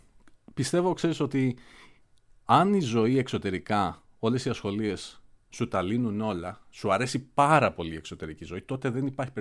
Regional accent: Nafpaktos, Western Greece, Greece; Λοιπόν, γέννημα θρέμα. Όταν ήμουν μικρός, το μόνο οδείο που υπήρχε ήταν ένα μικρό οδείο στην Αύπακτο

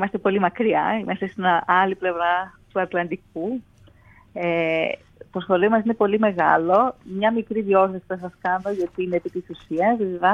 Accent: Greece; now in United States; Εγώ είμαι εκπαιδευτικός από την Ελλάδα, που έχω μεταναστεύσει εδώ και αρκετά χρόνια πλέον.

